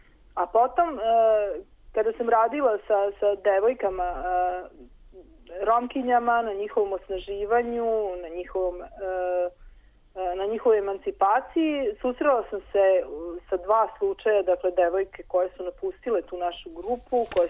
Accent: Serbia; se umrežavaju te ženske romske organizacije i kod nas u Srbiji

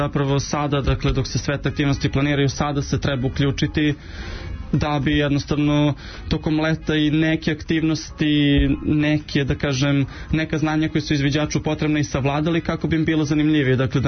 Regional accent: Zaječar, Zaječar District, Serbia; ja sam inače iz Zaječara

